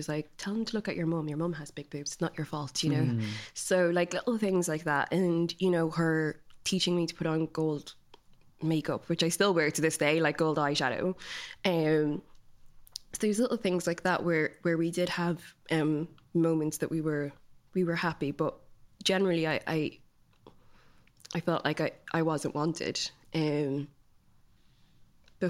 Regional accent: London, United Kingdom; born there; even though I'd lived in England, I was born in England

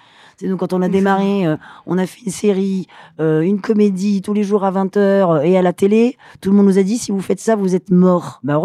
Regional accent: Occitanie, France; Ouais, on vient des Cévennes du côté d'Alès, Anduze, okay. donc vraiment complètement perdu.

